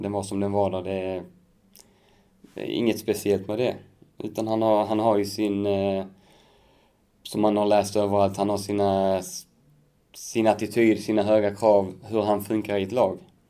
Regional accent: Sweden; Jag är uppvuxen här i Sverige. Född utvuxen, så att och jag säger mig som svensk såklart med påbord därifrån.

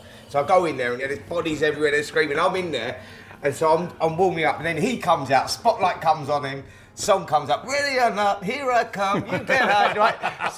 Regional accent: Barnet, London, United Kingdom; It was a local derby. I was from Barnet, he was from Harrow, so we always had that rivalry.

